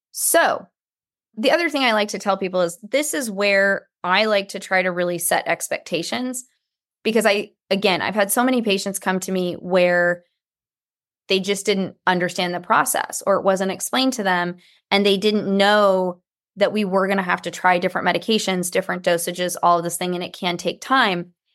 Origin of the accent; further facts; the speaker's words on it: Texas, United States; And yes, I'm from Texas. That's where that analogy comes from.